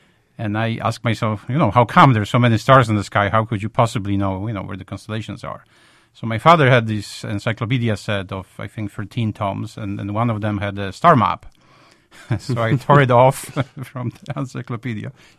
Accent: Poland; English is a second language; I'm from Poland originally

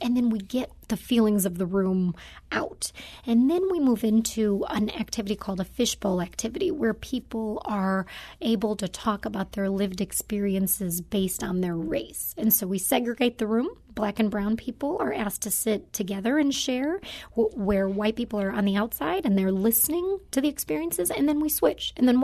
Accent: Chicago, Illinois, United States; I'm from Chicago originally, and actually moved to St. Louis from Los Angeles.

